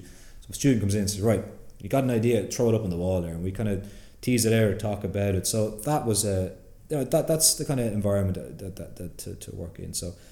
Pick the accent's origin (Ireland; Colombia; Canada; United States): Ireland; Drogheda, Leinster; I'm from Drogheda